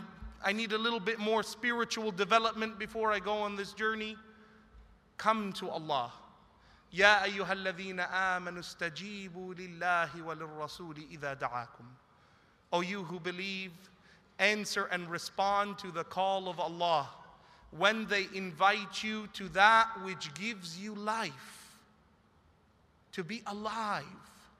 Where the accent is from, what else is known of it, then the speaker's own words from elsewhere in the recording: Canada; now in Australia; this great country that you live in, which as a Canadian I miss, even though Australia is great